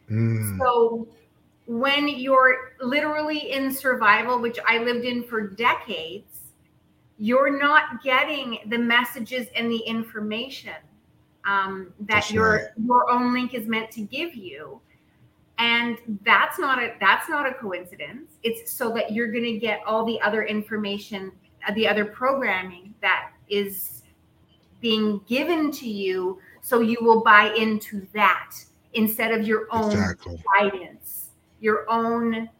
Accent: Canada; moved away as an adult; now in Mexico; I'm coming to you from Mexico, where I now live. I grew up in Canada. I lived my whole life in Canada.

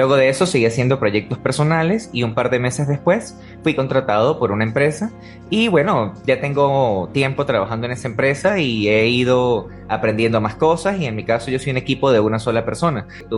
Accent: Venezuela; born there; nací en Venezuela, tengo 25 años.

